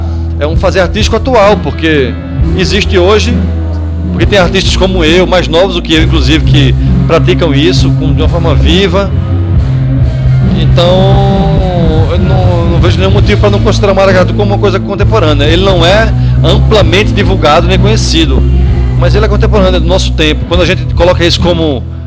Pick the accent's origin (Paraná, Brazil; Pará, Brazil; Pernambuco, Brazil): Pernambuco, Brazil; Eu sou de Pernambuco